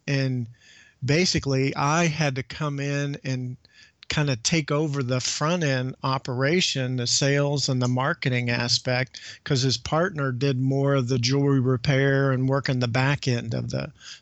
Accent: Owensboro, Kentucky, United States; the only job that I could find at the time was selling Volkswagens at a car dealership in my hometown in Owensboro, Kentucky.

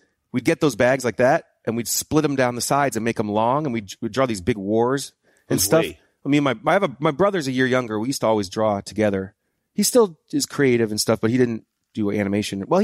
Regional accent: New Hampshire, United States; it was a bit of a culture shock for me because I'm from New Hampshire.

